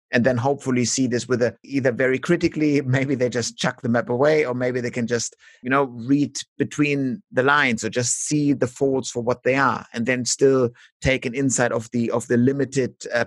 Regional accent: Australia; now in Germany; what I now as an Australian think of being basic for Germany, is rather difficult.

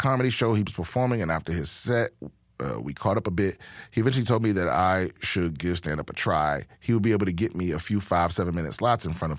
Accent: Ireland; I grew up in Ireland living in a household that was overcrowded with undiscovered comedians

